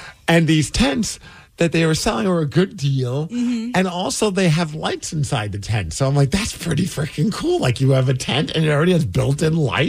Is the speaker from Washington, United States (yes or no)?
yes; Puyallup, Washington, United States; it's going to be in my hometown in Puyallup, Washington